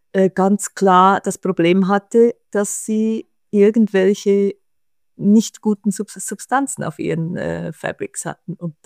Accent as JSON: {"language": "German", "country": "Switzerland", "said": "Also ich bin Schweizerin. Das macht mich aus. Das hört man auch, wenn ich spreche, denke ich. Obwohl ich eine der wenigen Schweizerinnen bin, die sehr gerne Deutsch sprechen."}